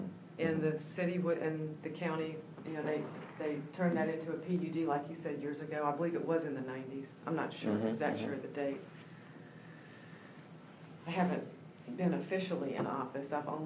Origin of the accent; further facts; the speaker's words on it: Beaufort, South Carolina, United States; Well, I'm a Beaufortonian. I was born and raised in Beaufort.